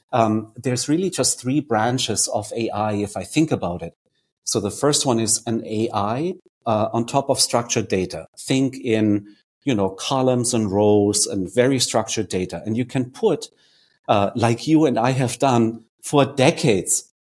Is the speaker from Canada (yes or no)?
no; Germany; English is a second language; maybe you can tell by my accent that I'm German. I know you, Arman, remember that. So I'm German, and Germans are famously boring.